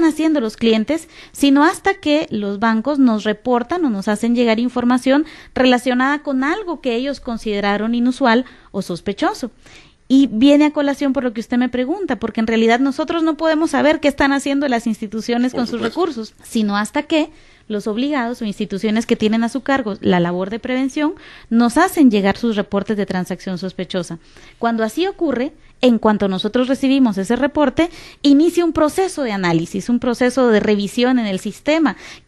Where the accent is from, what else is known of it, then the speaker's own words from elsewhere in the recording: Guatemala; vale la pena que como guatemaltecos nosotros aceptemos el tener que dar información